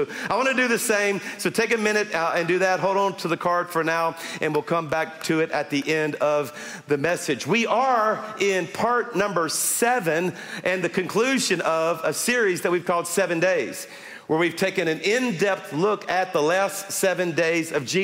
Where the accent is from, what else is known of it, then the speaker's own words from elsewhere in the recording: Louisiana, United States; I have a sense of humor, and I'm from Louisiana, okay?